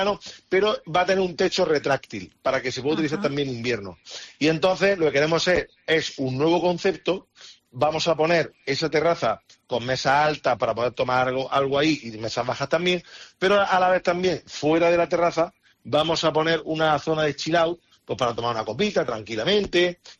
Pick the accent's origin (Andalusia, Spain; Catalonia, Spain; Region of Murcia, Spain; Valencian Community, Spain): Andalusia, Spain; Que a mí, como andaluz que soy, pues me encanta todo eso.